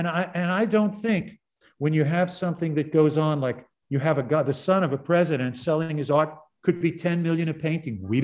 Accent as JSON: {"language": "English", "town": "Brooklyn", "region": "New York", "country": "United States", "tie": "born or raised there", "said": "I grew up in Brooklyn, and these guys were the elites."}